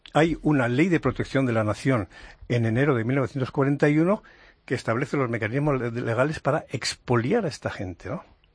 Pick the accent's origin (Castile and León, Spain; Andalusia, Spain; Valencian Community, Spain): Castile and León, Spain; Béjar; born there; de mi ciudad natal, de Béjar, no había allí.